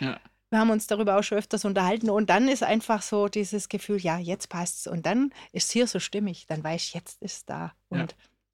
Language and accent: German; Baden-Württemberg, Germany; als Schwäbin